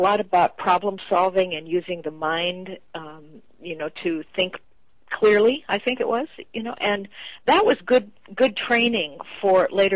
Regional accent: Midwest, United States; I grew up in the Midwest and had a really normal childhood.

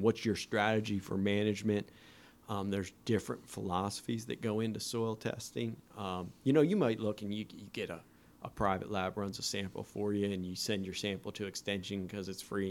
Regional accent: Delaware, United States; So I was actually born and raised in Delaware, and so that's on the Delmarva Peninsula

